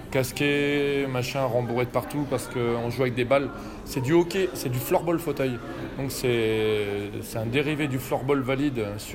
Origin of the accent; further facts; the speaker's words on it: Lille, Hauts-de-France, France; Donc je suis lillois